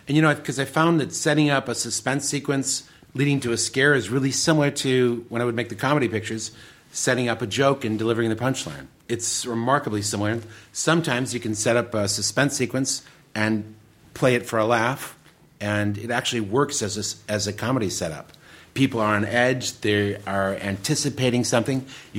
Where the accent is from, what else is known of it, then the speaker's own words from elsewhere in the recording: Royal Oak, Michigan, United States; born there; also born or lived in Detroit; That's right. Well, I was born in Royal Oak, but I lived in the city of Detroit proper.